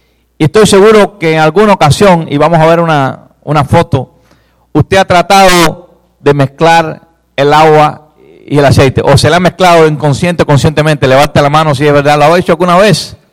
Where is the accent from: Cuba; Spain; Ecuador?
Cuba; De pequeño, allá en Cuba